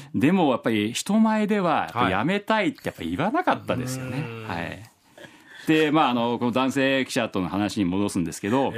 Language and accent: Japanese; Kansai, Japan; で私関西育ちで